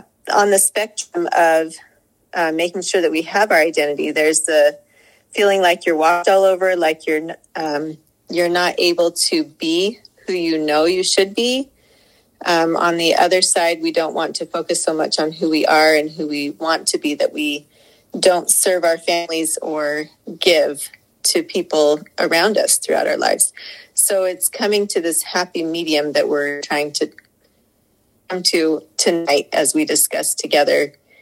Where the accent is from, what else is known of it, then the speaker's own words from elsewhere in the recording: Wellsville, Utah, United States; I'm from Wellsville, Utah.